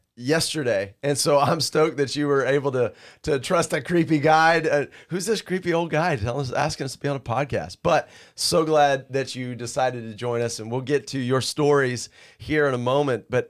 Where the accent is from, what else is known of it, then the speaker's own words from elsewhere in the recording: Ocean City, Maryland, United States; Now, so I grew up surfing in Ocean City, Maryland, Delaware area.